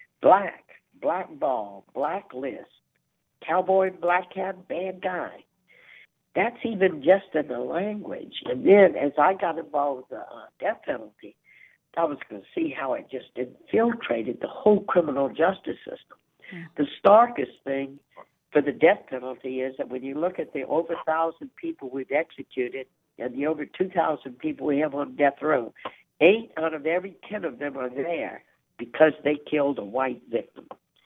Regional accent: Baton Rouge, Louisiana, United States; when I grew up in the Jim Crow era in Baton Rouge, Louisiana, Black people in Sacred Heart Church couldn't even sit with us.

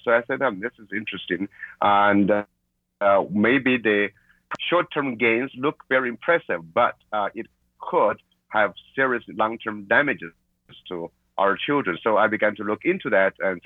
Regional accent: China; Because I was born and raised in China, I saw the impact of test scores, testing systems.

